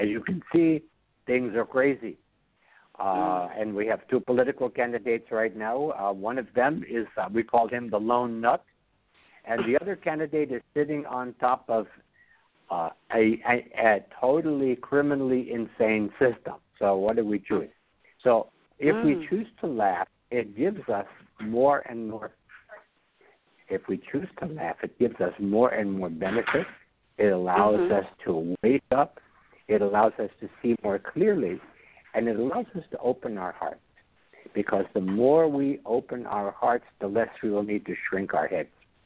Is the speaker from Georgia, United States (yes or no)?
no; Brooklyn, New York, United States; I speak the King's English because I'm from Kings County.